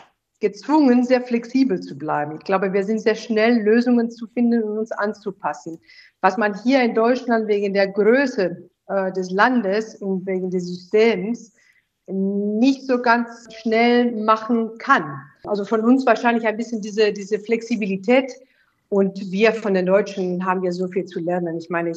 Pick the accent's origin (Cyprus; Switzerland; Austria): Cyprus; Limassol, Limassol District; now in Berlin, Germany; Das ist die längste Zeit, in der ich im Ausland war, außer natürlich Limassol, meine Heimatstadt.